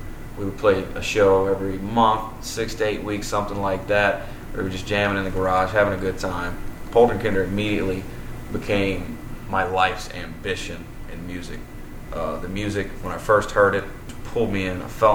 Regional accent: Hammond, Louisiana, United States; born there; I was born in Hammond, Louisiana. I lived here up until 5 or 6 years old.

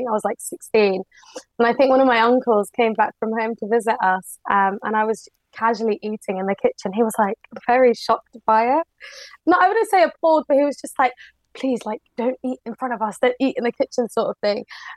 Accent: United Kingdom; I feel like it's a part of my personality and my identity as a British Muslim woman.

